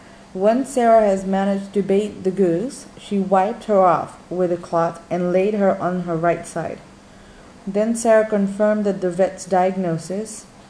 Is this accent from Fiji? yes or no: yes; Sigatoka, Western Division, Fiji; born there; I was born in Dubu, Singatoka, which is about, hour and a half from here, where we are at Wellesley. And my dad and parents got married there, so we've been generations and generations since we migrated from India.